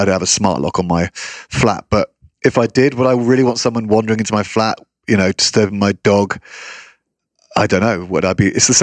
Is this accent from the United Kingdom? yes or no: yes; United Kingdom; again, this is me being very British here, but it's all about cricket, so it might not make much sense to half your audience.